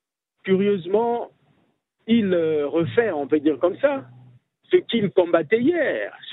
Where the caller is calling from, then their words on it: Republic of the Congo; Oui, bonjour. Je suis du Congo-Brazzaville.